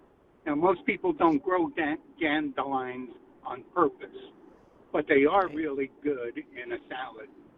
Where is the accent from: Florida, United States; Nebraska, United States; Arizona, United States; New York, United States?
New York, United States; Queens; When I was growing up in Queens, New York, when the dinosaurs roamed the earth, we lived near a small park, about 5 acres or so.